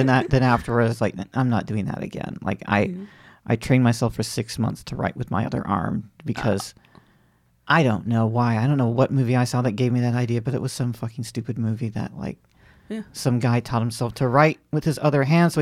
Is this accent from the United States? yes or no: yes; Florida, United States; this is actually a big one because I grew up in Florida